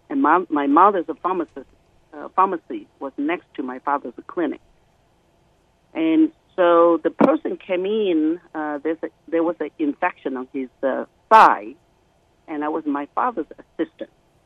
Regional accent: Taichung, Taiwan; I was born and grew up in Taiwan, in the very central part of Taiwan called Taichung, a small village which is very close to a famous tourist place called Samwon Lake.

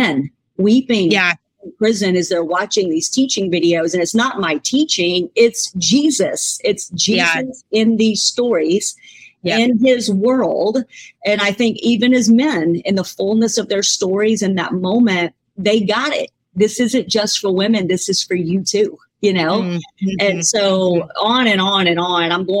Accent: Mississippi, United States; because I'm from Mississippi and there's a federal penitentiary there.

